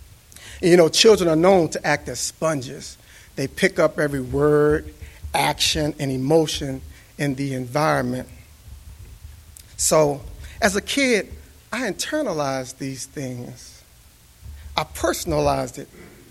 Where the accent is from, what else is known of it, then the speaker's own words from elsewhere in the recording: Washington, District of Columbia, United States; also born or lived in Langley Park, Maryland; I grew up in Washington, D.C., Northwest, Southeast, Northeast, and did a short stint in Langley Park, Maryland.